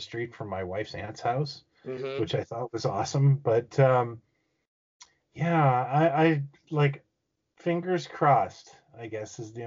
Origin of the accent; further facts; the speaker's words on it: Canada; It made being Canadian feel cool for me, like SCTV did.